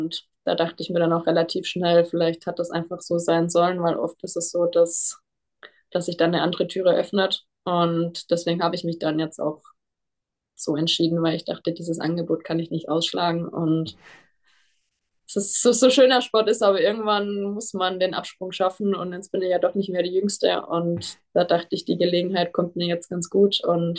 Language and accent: German; Titisee-Neustadt, Baden-Württemberg, Germany; Und Titisee Neustadt ist ja mehr oder weniger meine alten Heimat.